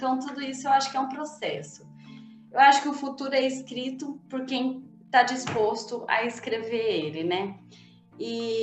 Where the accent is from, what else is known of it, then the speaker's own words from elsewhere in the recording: Brazil; nós, como brasileiros, saímos na frente, por causa do tanto de recurso natural, por causa da nossa natureza mesmo